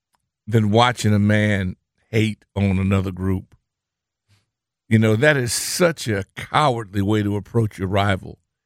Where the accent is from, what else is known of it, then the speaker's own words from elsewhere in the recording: California, United States; Which is in my hometown. So it was an unbelievable experience to have a guy from Orange County